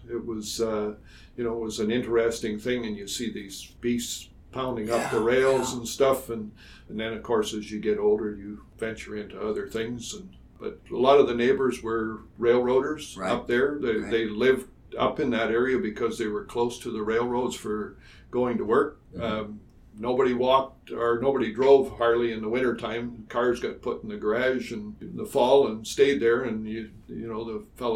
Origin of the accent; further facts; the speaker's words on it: North Bay, Ontario, Canada; growing up in North Bay and having been exposed to those railways, you know, when I was younger.